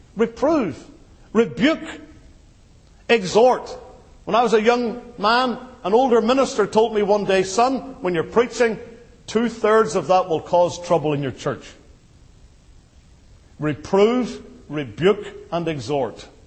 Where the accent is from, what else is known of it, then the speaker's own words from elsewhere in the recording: United Kingdom; And I say that as a Brit.